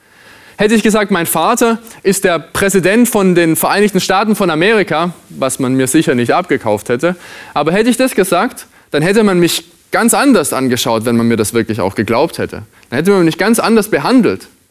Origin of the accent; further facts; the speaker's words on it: Wittendorf, Baden-Württemberg, Germany; als kleiner Junge in dem Dorf, in dem ich aufgewachsen bin, Wittendorf hat das geheißen.